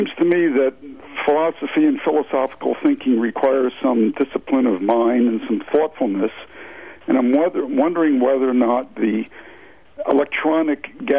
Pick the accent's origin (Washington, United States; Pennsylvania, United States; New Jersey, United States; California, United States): New Jersey, United States; Cranbury; I'm from Cranberry, New Jersey, also an Ursinus grad, class of 62.